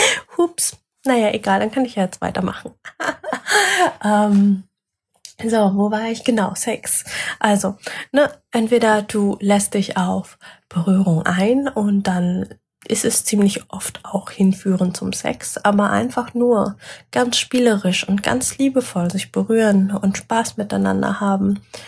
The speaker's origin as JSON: {"language": "German", "country": "Germany", "said": "wir als ja Deutsche, als Westler, wir leben einfach in einer Gesellschaft, die einfach in der Norm sehr, sehr berührungsarm ist."}